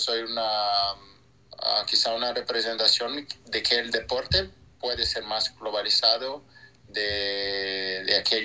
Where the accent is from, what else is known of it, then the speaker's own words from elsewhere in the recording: Brazil; Spanish is a second language; de tener una Copa del Mundo en mi país, en mi ciudad